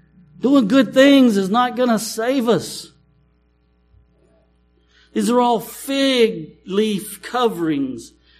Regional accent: United States; I grew up in Cook County, so you'll have to forgive me. Anybody know where that's at? It's Hornet Country, baby.

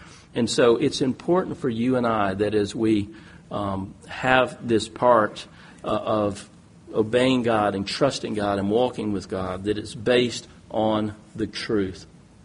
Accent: Thailand; now in United States; I grew up in Thailand. My parents were missionaries, and that was a wonderful experience, not always easy, but I went when I was 3 years old, so I didn't really know any better, but I grew up in that culture.

